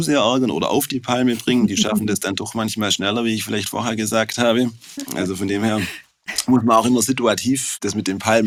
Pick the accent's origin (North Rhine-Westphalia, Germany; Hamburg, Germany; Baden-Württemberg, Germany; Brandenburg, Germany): Baden-Württemberg, Germany; accent: Swabian; Ich komme aus Schwaben, bin Schwabe, bin 43 Jahre alt